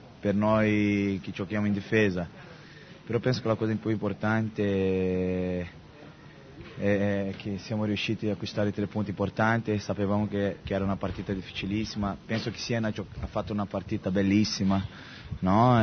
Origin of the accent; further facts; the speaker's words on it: Brazil; Italian is a second language; now in Italy; Parto via Lisbona a Rio. Non vedo l'ora, ho una nostalgia incredibile nel mio paese.